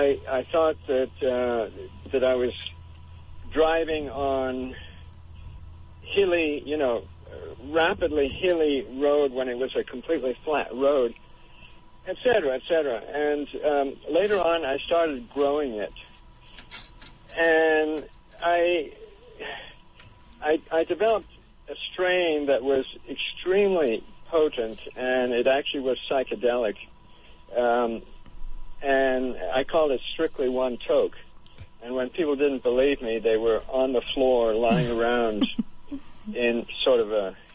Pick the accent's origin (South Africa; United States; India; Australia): India; I grew up in India.